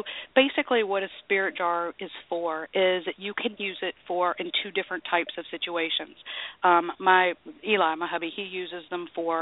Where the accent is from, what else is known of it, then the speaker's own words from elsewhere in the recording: North Carolina, United States; Since I was, you know, born and raised in North Carolina, I've got a deep connection to pottery